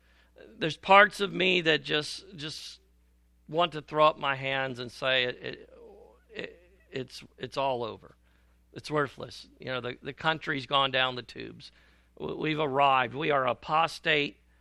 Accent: Florida, United States; I was born and raised in Florida

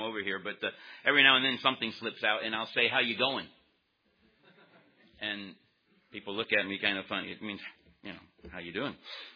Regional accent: Hollywood, Florida, United States; also born or lived in Miami, United States; I'm from Florida, born in Miami, Florida. Moved to Hollywood, Florida when I was just young.

